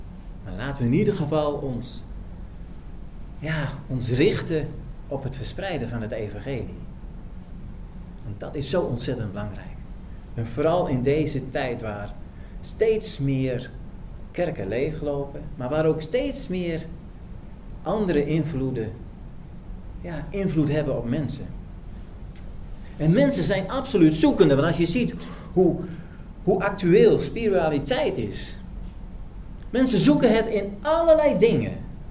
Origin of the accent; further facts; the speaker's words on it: Overijssel, Netherlands; Als je een voetbalwedstrijd ziet, bij ons, ik ben geen voetballiefhebber, maar bij ons in Twente